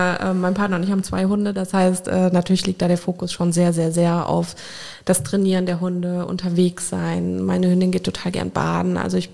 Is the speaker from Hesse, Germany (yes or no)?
no; Koblenz, Rhineland-Palatinate, Germany; Ich bin in Koblenz schon zur Schule gegangen und jeder geht weg und ja, man muss immer mal weg gewesen sein.